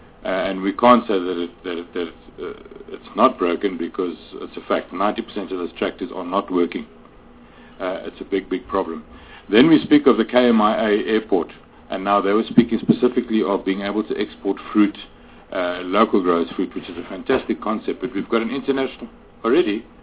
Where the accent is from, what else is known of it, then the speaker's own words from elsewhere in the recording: Mpumalanga, South Africa; I'm from Mpumalanga.